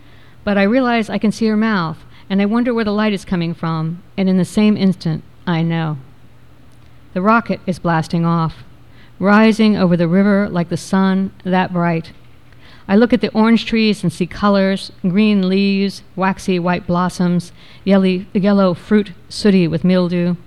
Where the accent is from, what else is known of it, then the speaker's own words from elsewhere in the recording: Florida, United States; And I grew up in Florida, but forever I just didn't write about it.